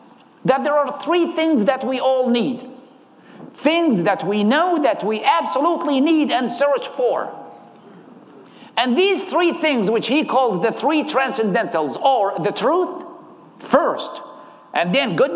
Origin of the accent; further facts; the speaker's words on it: Baghdad, Baghdad Governorate, Iraq; English is a second language; I am 38. I was born and raised in Baghdad, Iraq.